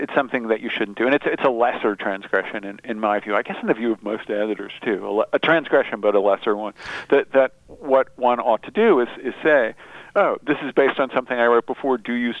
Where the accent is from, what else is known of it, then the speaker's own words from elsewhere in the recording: Reading, Pennsylvania, United States; also born or lived in Charleston; We moved from Charleston to Reading, Pennsylvania when I was still quite young.